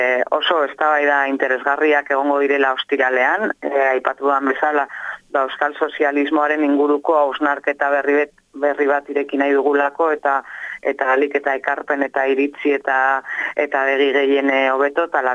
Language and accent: Basque; Salvatierra, Basque Country, Spain; ekainaren 21-22 agurainen, nire herrian